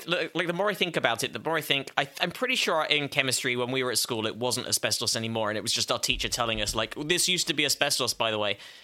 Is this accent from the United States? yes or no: no; England, United Kingdom; I grew up in England